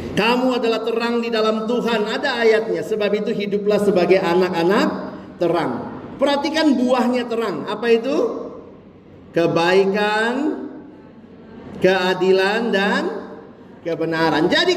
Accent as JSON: {"language": "Indonesian", "town": "Ambon", "region": "Maluku", "country": "Indonesia", "said": "itu marga saya, orang Ambon."}